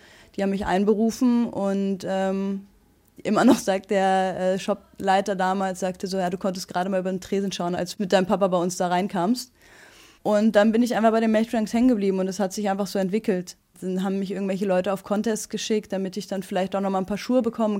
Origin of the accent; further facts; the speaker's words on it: Münster, North Rhine-Westphalia, Germany; Der hat ein Skateboard und der hat mich dann mitgeschleppt bei uns in Münster in die Skatehalle, in den Skaters Palace damals.